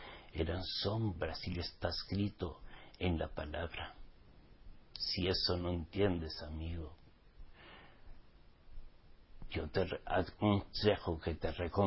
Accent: Basque Country, Spain; Y como vasco que soy, si no llego a nacer de nuevo, el que me la hace me la paga.

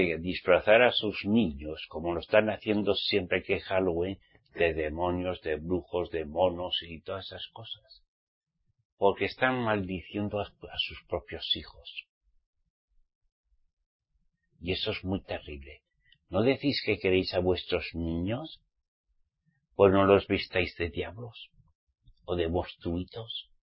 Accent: Spain; born there; yo soy español. Pero español porque mi papá y mi mamá me parieron en España, ¿saben? Pero soy israelita redimido por la sangre de Yahshua.

